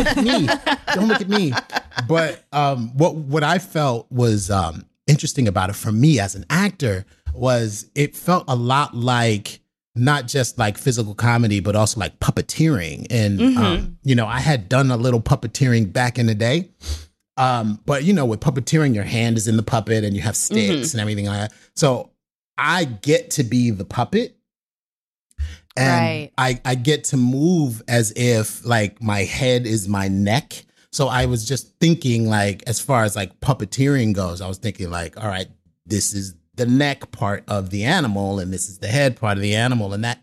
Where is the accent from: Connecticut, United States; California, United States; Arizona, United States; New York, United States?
New York, United States; New York City; I'm from the South Bronx, New York City, right?